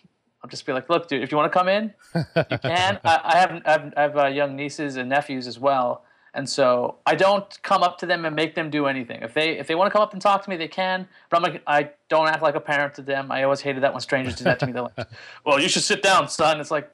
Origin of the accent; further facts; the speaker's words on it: New York, United States; I'd growing up in New York, I never knew that trains stopped.